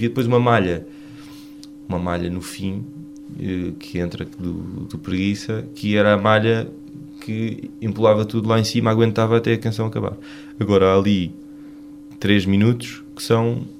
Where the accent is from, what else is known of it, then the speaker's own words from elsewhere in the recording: Lisbon, Portugal; e nós somos de Lisboa.